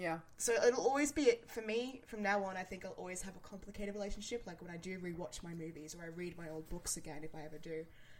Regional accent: Australia; as a child growing up in Australia.

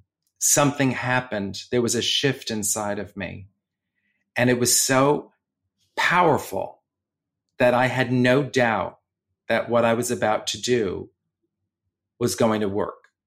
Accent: Bronx, New York, United States; accent: Bronx; being femme, and my Bronx accent, it all just sort of came together.

